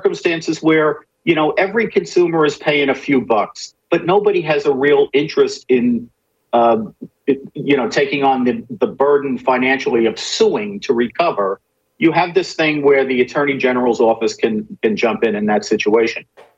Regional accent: Bronx, New York, United States; And I say this, look, I grew up in the Bronx. I worked in the city. I love the city.

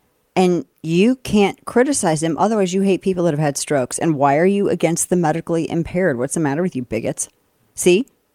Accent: Missouri, United States; Yes, I'm from Missouri. It was really cold up there. But I've been acclimated down here for a decade

